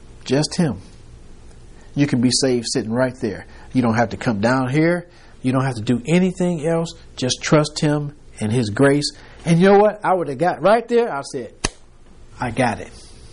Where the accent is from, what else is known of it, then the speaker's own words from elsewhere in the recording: Detroit, Michigan, United States; We are in the South. Well, I was from Detroit, so that's what they say.